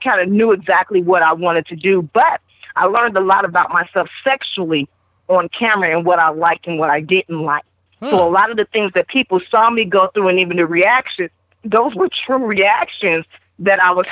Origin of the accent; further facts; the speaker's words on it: Midwest, United States; And when you're younger, I'm from the Midwest, and when I was a young girl, it was always taught that it's wrong